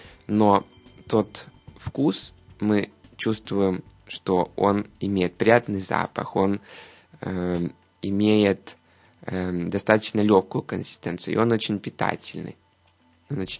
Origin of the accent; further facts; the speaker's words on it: Ukraine; Ну, вот я с Украины.